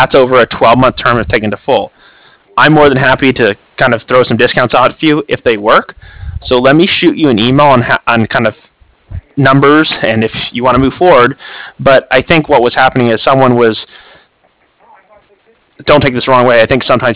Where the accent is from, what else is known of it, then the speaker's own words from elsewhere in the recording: California, United States; I'm from SoCal myself.